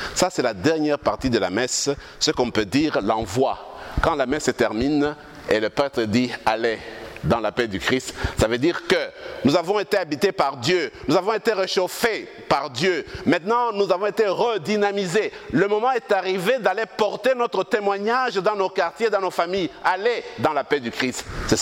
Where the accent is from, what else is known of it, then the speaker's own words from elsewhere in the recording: Lubumbashi, Haut-Katanga, DR Congo; Mes amis, dans le quartier où j'ai grandi, dans ma ville natale, Lubumbashi